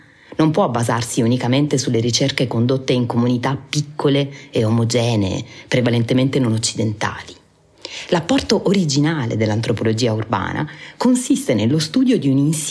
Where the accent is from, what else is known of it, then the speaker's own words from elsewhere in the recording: Taranto, Apulia, Italy; per me che vengo da Taranto e che fino a quel momento avevo sempre vissuto in città medio grandi e soprattutto in quartieri, diciamo, popolari